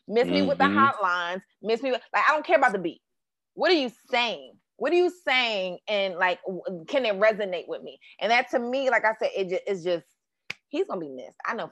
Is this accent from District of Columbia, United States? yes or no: yes; Washington, District of Columbia, United States; Like I'm so far from street, but because I grew up in Washington D.C., like I know specifically.